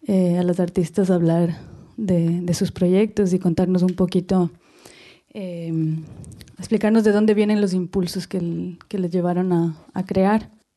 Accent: Ecuador; moved away; yo vengo de Ecuador y podemos tejer una alianza aquí

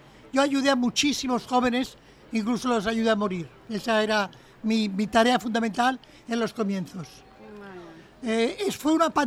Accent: Barcelona, Catalonia, Spain; yo no llegué porque he nacido aquí, en Barcelona, nací en la Bonanova. Y bueno, durante mi infancia y mi adolescencia viví una vida bastante cómoda en esta ciudad, aunque era posguerra

